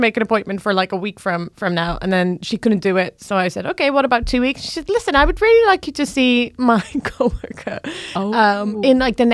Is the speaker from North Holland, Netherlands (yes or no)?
yes; Amsterdam, North Holland, Netherlands; I was like, oh my God, I'm from Amsterdam.